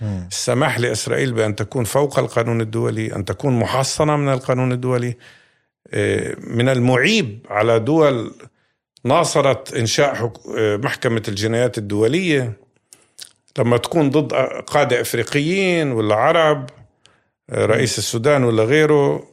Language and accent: Arabic; Palestine; نحن نشعر بالأذى كفلسطينيين مؤمنين فعلا بالقيم الديمقراطية